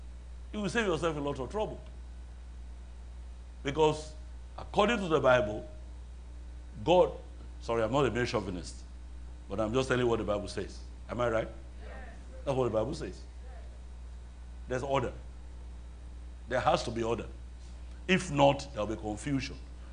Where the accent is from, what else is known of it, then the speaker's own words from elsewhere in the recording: Nigeria; now in United States; I'm from Yoruba, I'm in Nigeria.